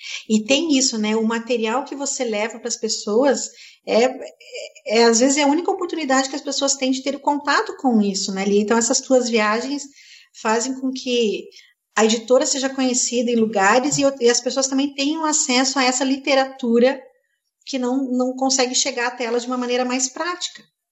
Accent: Paraná, Brazil; eu como paranaense

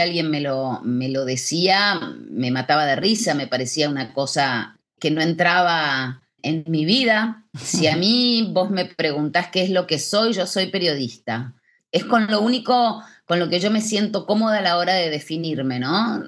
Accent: Buenos Aires, Argentina; Yo nací en Buenos Aires, yo siempre digo que soy más porteña que el dulce de leche y que el obelisco. Soy sumamente porteña, los porteños somos unos argentinos bastante particulares.

